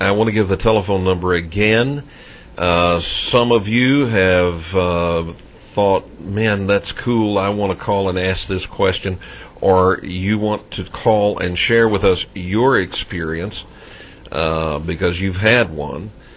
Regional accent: United States; Well, I'm an American. I have to blame somebody else.

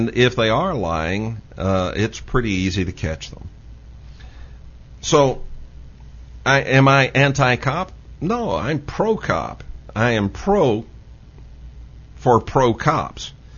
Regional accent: United States; But I'm an American.

